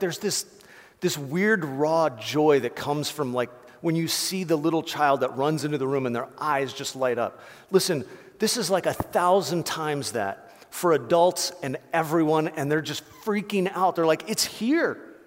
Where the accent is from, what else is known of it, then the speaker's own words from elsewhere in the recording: Ohio, United States; I grew up in Ohio where it's like dead and cold during Christmas.